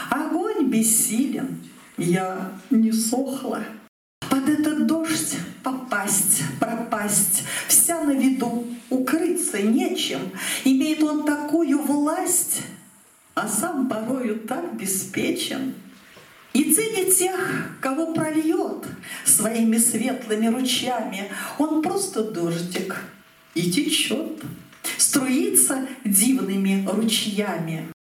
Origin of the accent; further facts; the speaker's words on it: Nizhny Novgorod, Nizhny Novgorod Oblast, Russia; Я действительно из Нижнего Новгорода.